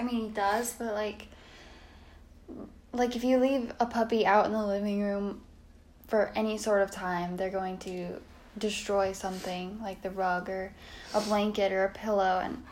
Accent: Montana, United States; But we grew up in Montana and...

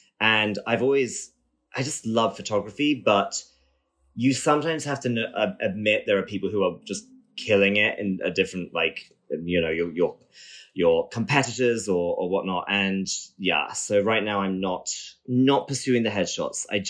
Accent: United Kingdom; accent: British; now in United States; Like I'm half American, I'm a little bit Scottish, like I'm everything. So, and I've been in the States for 10 years. So my accent's definitely diluted, but I kind of can't help but like go into my British a little bit sometimes.

